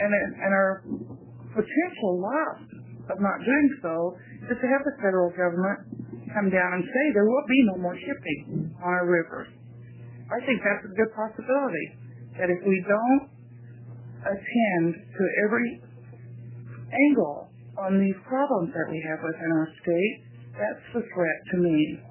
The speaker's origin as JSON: {"language": "English", "town": "Astoria", "region": "Oregon", "country": "United States", "said": "because I'm from Astoria and that's the way we operate, I can't support it."}